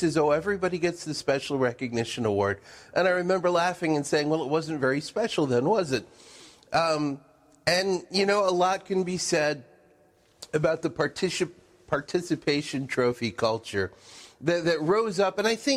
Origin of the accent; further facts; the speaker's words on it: United States; and of course, as an American, we are very much driven by the notion of excellence.